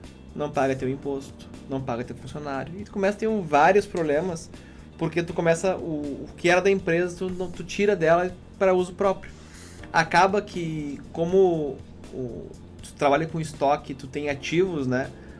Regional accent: Uruguaiana, Rio Grande do Sul, Brazil; Sempre comento, lá em Uruguaiana, de onde eu venho, existe um período muito sazonal.

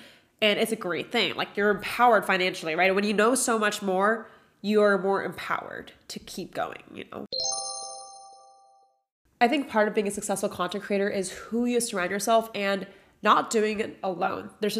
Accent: Washington, United States; now in Los Angeles, United States; I grew up in Washington near Portland, Oregon, and it was fucking cold. And YouTube literally brought me from my small hometown to living in Los Angeles.

